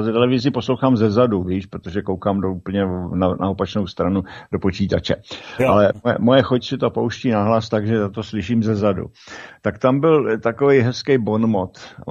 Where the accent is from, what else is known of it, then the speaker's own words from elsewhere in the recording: Bohemia, Czechia; No, když on je tam doživotně u nás v Čechách, on je tam neskorumpovatelný obrovskýma penězma